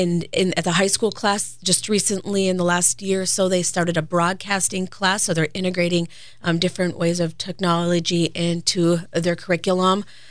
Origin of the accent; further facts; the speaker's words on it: Ishpeming, Michigan, United States; I'm originally from the Ishpeming area. I grew up in the township